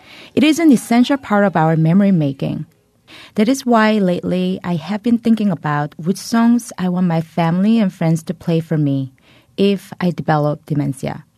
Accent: South Korea; You will be whatever you will be, my mom would tell me when I was a teenager growing up in South Korea.

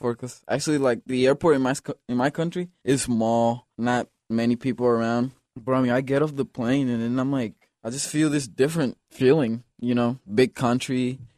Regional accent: Honduras; born there; English is a second language; moved away; I was born in Honduras.

